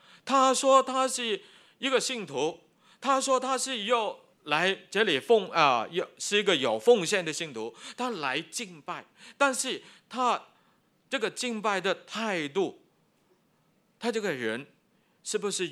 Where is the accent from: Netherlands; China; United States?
China; 我们中国人很有这个